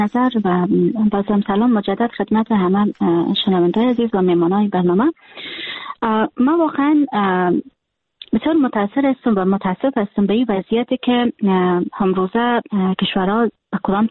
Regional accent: Afghanistan; من حیث یک دختر افغان که در افغانستان تولد شدیم و در افغانستان خاطره دارم، در افغانستان بزرگ شدیم و امروز خواهر و برادر ما فامیل من و در افغانستان هستن.

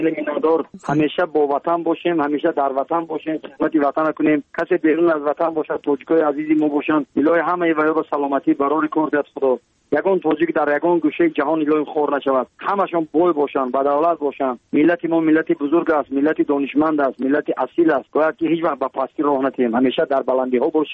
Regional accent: Tajikistan; برای وطنم برای تاجیکستان عزیزم

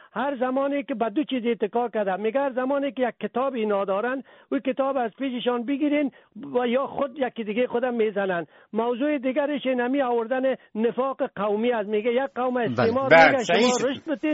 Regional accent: Afghanistan; اگر ما افغان هستیم

